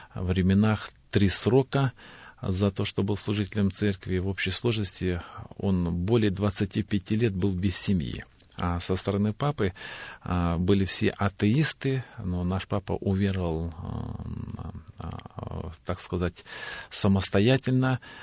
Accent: Nazemtsevo, Stavropol Krai, Russia; born there; Я родился в поселке Наземцево, Ставропольский край, на Северном Кавказе, в центре Кавказских минеральных вод. У наших родителей большая семья, я родился пятым ребенком

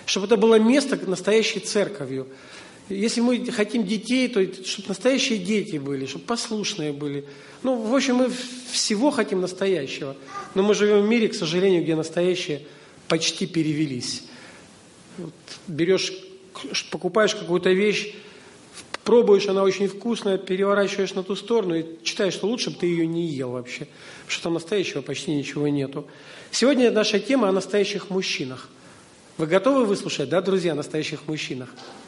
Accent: Abkhazia, Georgia; moved away; also born or lived in Minsk, Belarus; Я родился и вырос в Абхазии. Абхазия – это часть Грузии, бывший Советский Союз, страна Черного моря находится, там, где горы и море.

